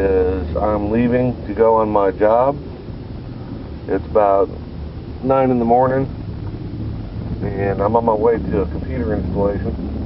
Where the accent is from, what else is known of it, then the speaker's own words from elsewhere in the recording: Indianapolis, Indiana, United States; And as I stated a moment ago, I'm from Indianapolis, Indiana.